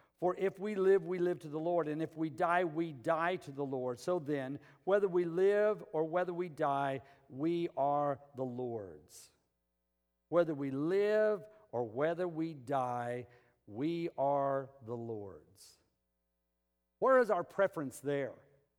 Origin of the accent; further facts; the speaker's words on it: Albuquerque, New Mexico, United States; My home church, when I grew up in Albuquerque, they started having a Saturday night service.